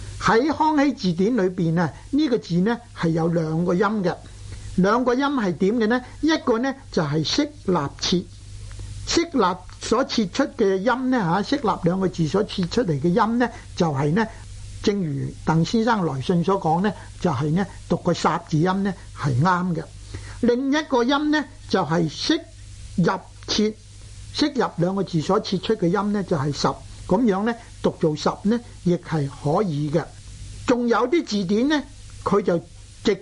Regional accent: Guangdong, China; 我哋广东人咧吓，将酸涩苦涩个涩字咧，系读呢个字

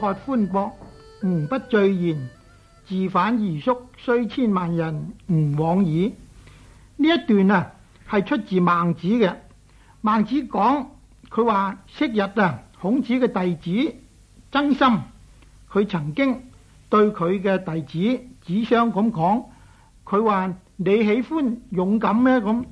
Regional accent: Guangdong, China; 我哋广东人

